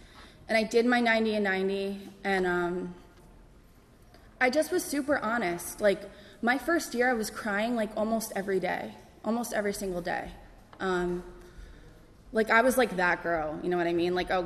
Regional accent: New York, United States; I'm from Long Island, and it's so bad saying it.

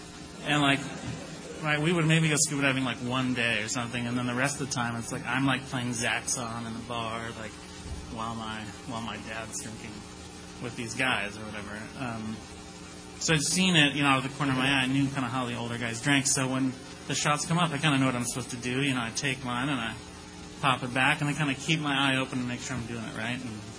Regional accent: Ann Arbor, Michigan, United States; I grew up in Ann Arbor, Michigan. So all this takes place there.

